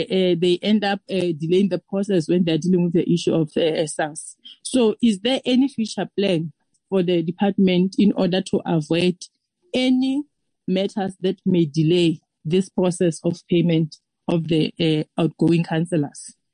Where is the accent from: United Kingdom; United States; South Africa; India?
South Africa; Free State; The reason why I'm asking is because I'm from Lejolokotswa district.